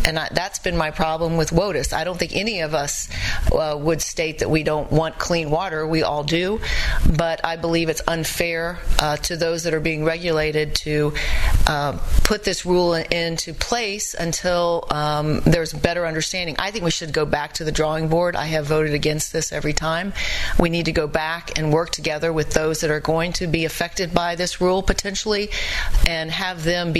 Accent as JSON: {"language": "English", "region": "Florida", "country": "United States", "said": "I am as well."}